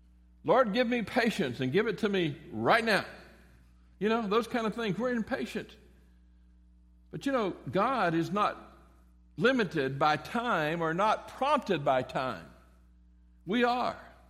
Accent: Florida, United States; I was a freshman from Florida.

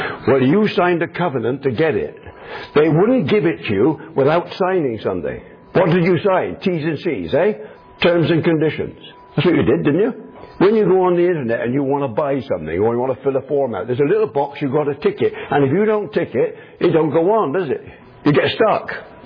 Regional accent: England, United Kingdom; In England, I'm speaking as an Englishman, in UK, England anyway, churches can't own property.

